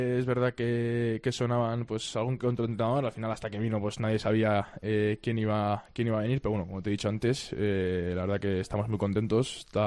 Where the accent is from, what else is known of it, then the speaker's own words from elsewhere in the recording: Lasarte-Oria, Basque Country, Spain; porque yo además soy de Lasarte, que está literalmente al lado de Zubieta